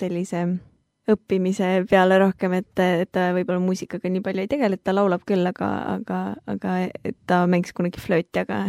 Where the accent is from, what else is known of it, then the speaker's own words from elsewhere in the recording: Saare County, Estonia; also born or lived in Russia; ma sündisin Saaremaal. Nii et tegelikult ma olen saarlane, siis saare piiga.